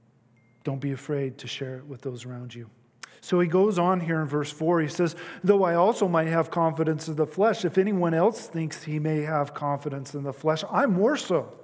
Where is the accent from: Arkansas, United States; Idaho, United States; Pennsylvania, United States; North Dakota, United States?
Idaho, United States; Pocatello; I come from Pocatello in Idaho, and it's a largely or predominantly LDS community.